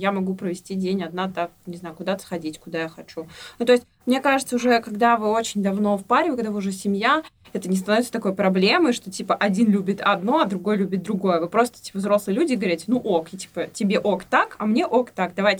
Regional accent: Penza, Penza Oblast, Russia; После этого мы поедем в Пензу, в родной город, тоже к семье.

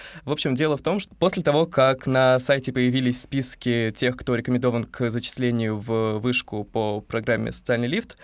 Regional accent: Chelyabinsk Oblast, Russia; я из Челябинской области махнул на автобусе 10-часовом или больше в Пермский кампус

